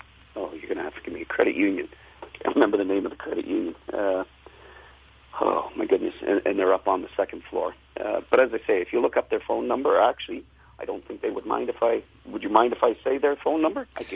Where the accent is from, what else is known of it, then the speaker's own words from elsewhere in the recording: Hamilton, Ontario, Canada; I'm actually originally from Hamilton, started in Hamilton.